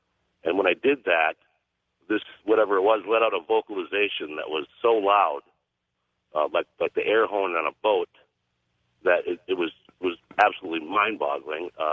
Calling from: Two Harbors, Minnesota, United States; I'm calling from Two Harbors, Minnesota. It's on the shore of Lake Superior.

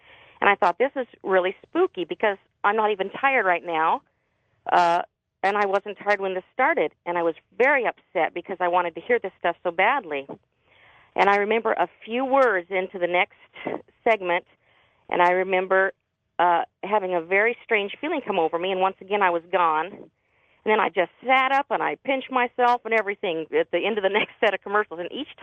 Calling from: Nevada, United States; I'm from Nevada.

